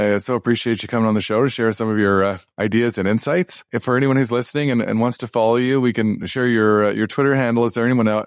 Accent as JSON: {"language": "English", "region": "Western Canada", "country": "Canada", "said": "Actually, I don't actually know the number. I'm from Canada."}